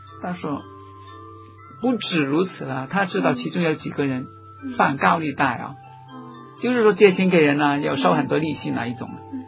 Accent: Guangdong, China; 我们广东人说相见好同住难呢

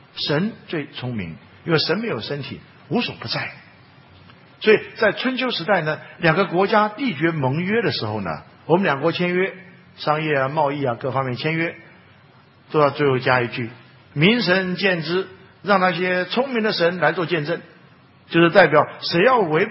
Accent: China; 但是我们中国人不一样

